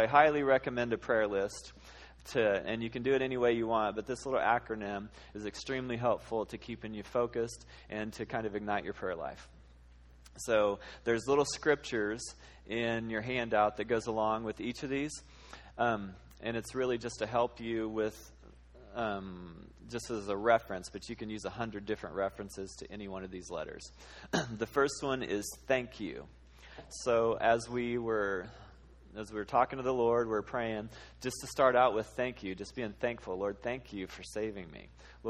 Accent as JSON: {"language": "English", "country": "United States", "said": "Pull yourself up by your bootstraps. I'm an American. Like, I can do this, you know?"}